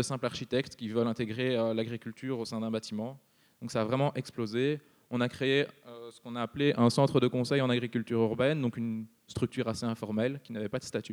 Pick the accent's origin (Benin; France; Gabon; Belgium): Belgium; Brussels; D'abord, je suis bruxellois